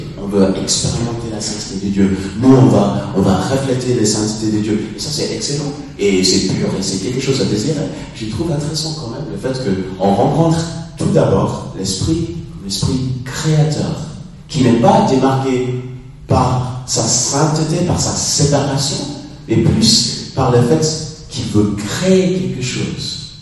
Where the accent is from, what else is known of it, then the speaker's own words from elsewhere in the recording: United States; French is a second language; je suis américain, et puis en raison de mon français qui est parfois trébuchant